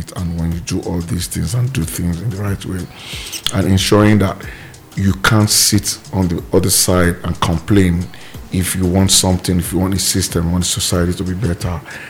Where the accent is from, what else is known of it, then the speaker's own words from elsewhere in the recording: Nigeria; I would say I'm a proud Nigerian anywhere. Like, and being born in Nigeria, growing up in Nigeria, for someone like me, I had a lot of opportunity actually to leave Nigeria at a very tender age